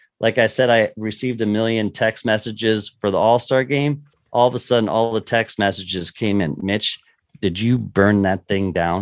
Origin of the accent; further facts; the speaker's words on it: Lancaster, Pennsylvania, United States; I grew up obviously in Lancaster, Pennsylvania, not far from the Chesapeake Bay and not far from Maryland, where all the famous crab cakes are known.